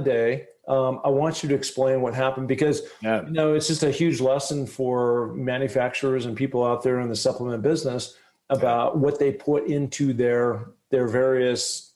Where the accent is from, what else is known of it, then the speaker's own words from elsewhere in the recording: Pacific Northwest, United States; I am from the Pacific Northwest.